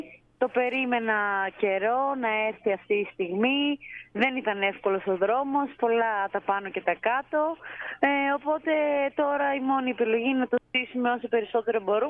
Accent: Greece; οπότε ακόμα και αυτό για μένα που είμαι από την Ελλάδα είναι σημαντικό.

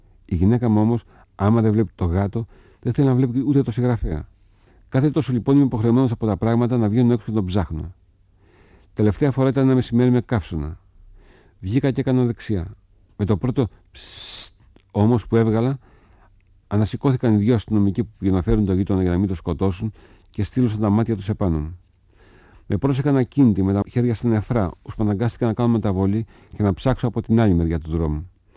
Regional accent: Thessaloniki, Central Macedonia, Greece; born there; now in Athens, Greece; Εγώ γεννήθηκα στη Θεσσαλονίκη, σε μια γειτονιά που δεν έμενε κανένα συγγραφέας, ούτε και ξέρα πώς φαίνεται ένα συγγραφέας, και ξαφνικά βρέθηκα εκεί κάτω στην Αθήνα, που όλος ο δρόμος είναι γεμάτος συγγραφείς.

